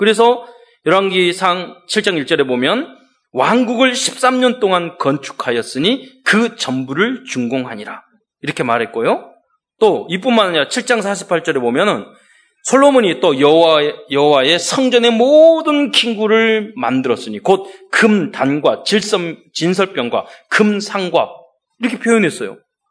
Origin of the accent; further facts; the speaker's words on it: Mokpo, South Jeolla, South Korea; 저는 제가 제 고향 사는 집에 뒤에 산이 있었는데요. 유달산이 있었어요. 근데 정말 돌산이었어요.